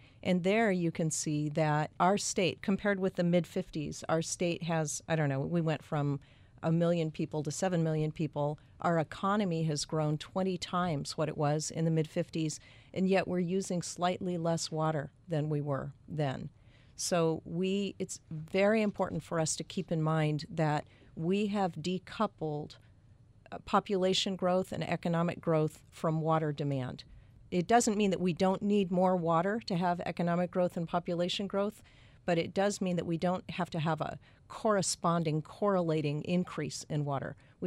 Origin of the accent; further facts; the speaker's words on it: Phoenix, Arizona, United States; When I grew up in Phoenix, and I think every single household in Phoenix had Bermuda grass and citrus trees or maybe palm trees